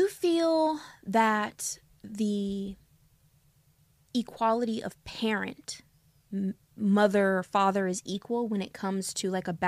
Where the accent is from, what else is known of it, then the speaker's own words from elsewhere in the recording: Hollywood, California, United States; this is very recent because we grew up in Hollywood